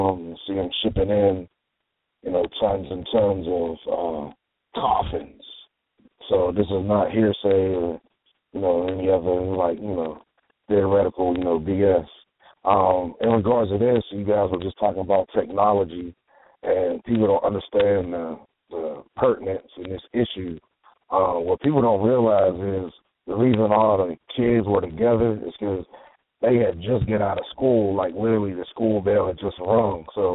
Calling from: Waldorf, Maryland, United States; I'm calling from Waldorf, Maryland.

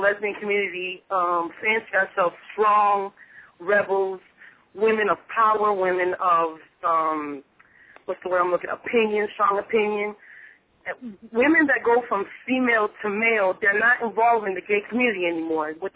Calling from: Sarasota, Florida, United States; I'm calling from Sarasota, Florida.

